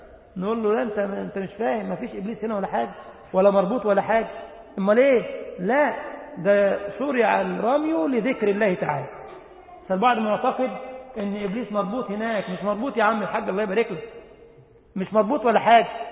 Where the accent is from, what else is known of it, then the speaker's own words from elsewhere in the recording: Egypt; now in Germany; قلت له طب الله يرضى عليك يا ابو عمر، … برضه من مصر، امام في المانيا.